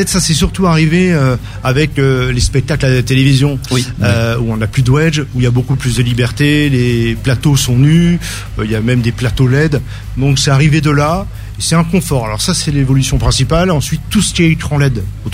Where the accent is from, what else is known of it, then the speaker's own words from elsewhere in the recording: Bordeaux, Nouvelle-Aquitaine, France; j'ai oublié de préciser parce qu'on vient de Bordeaux, donc 33